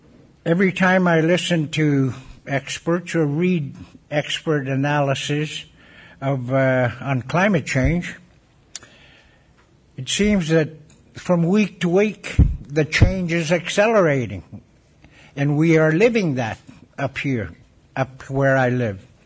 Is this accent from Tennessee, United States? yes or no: no; Barrow, Alaska, United States; I'm an Inupiaq Eskimo, born and raised in Barrow, Alaska.